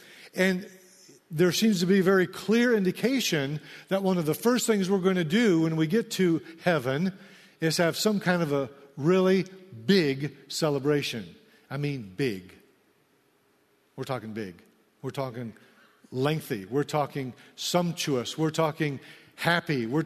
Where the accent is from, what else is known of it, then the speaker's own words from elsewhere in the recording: Iowa, United States; now in Riverside, United States; I'm a transplant, okay? I'm originally from Iowa and parts in the Midwest.